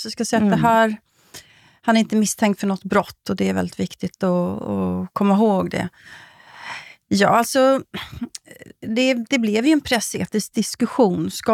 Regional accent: Sweden; men som svensk blir man lite vånad när man reser österöver.

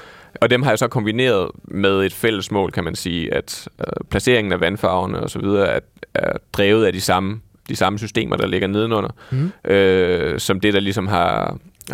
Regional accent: Jutland, Denmark; Nu er jeg jo jyde

